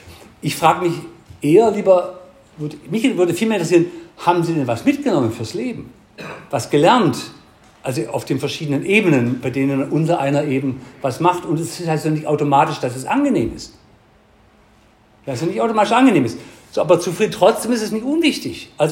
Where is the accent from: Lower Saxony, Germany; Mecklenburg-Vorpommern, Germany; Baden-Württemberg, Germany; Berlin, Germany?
Baden-Württemberg, Germany; Ich bin Hegelianer, als Schwabe geht es auch gar nicht anders.